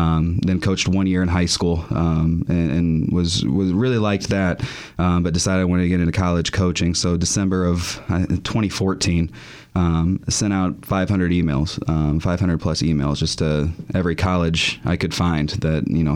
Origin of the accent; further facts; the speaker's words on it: Indiana, United States; growing up in Indiana, obviously, you know, it's you know, God family basketball.